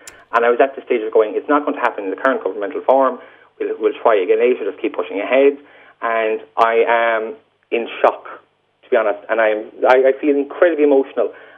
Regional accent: Ireland; we have always seen ourselves as Irish. We have always said we are Irish travellers.

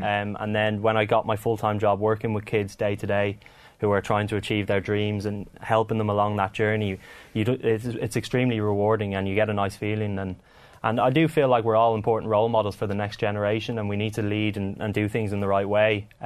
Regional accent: Ireland; moved away; growing up in Ireland, it's all about winning, isn't it?

